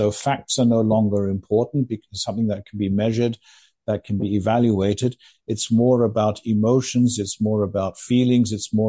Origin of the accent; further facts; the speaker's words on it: Iran; I'm from Iran